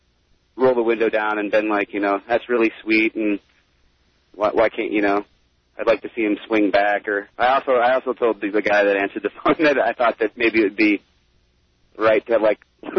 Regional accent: Saginaw, Michigan, United States; I'm actually from Saginaw, Michigan.

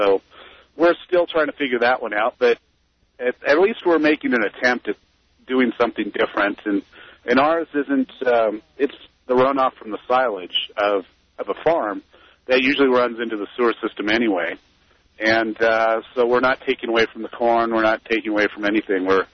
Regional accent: Seattle, Washington, United States; Yeah, I had an old Ford convertible. I grew up in Seattle, and we used to go everywhere in that.

